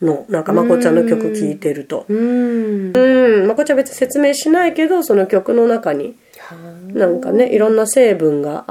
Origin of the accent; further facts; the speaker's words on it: Kansai, Japan; で、私の実家が、まあ、関西なんですけど